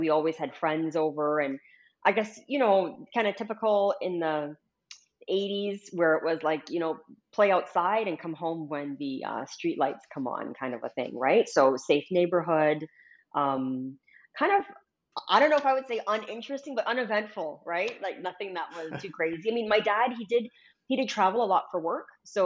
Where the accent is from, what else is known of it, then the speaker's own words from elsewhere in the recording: Canada; being Canadian, it's mixed, right? Because there is that mixed identity, which makes it so much more interesting, makes it kind of fun. But there is that Jamaican component